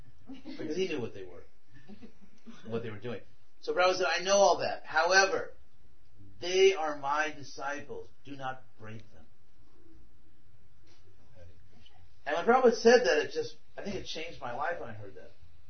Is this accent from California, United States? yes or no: yes; California, United States; No, I'm from California